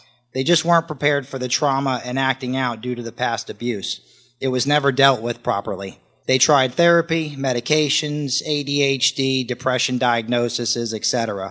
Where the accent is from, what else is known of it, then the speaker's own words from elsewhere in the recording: Alachua, Florida, United States; born there; I was born on June 23rd, 1981 in Gainesville, Florida. It's a little town called Alachua.